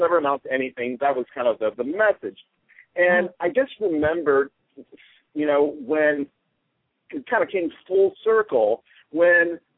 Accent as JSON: {"language": "English", "town": "Chicago", "region": "Illinois", "country": "United States", "tie": "born or raised there", "said": "I'm basically a kid from the south side of Chicago. I was born in Roseland Community Hospital. On the south side of Chicago, I grew up mostly around the Chicago area"}